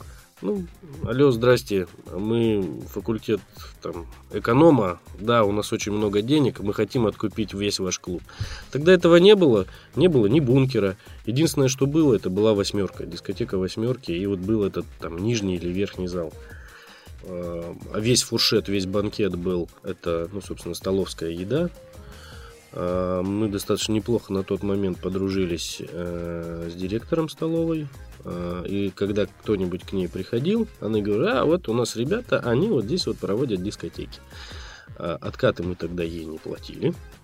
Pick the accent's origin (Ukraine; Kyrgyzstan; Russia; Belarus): Kyrgyzstan; Я же приехал из Киргизии. У нас такого не было еще эти 90-е годы.